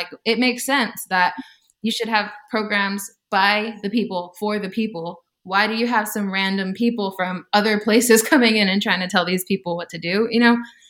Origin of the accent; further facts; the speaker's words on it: Kingsville, Texas, United States; Yeah, so I'm originally from Texas. Specifically, I grew up in South Texas, and anybody who's familiar with South Texas knows that it's kind of a different world down there. My little town was Kingsville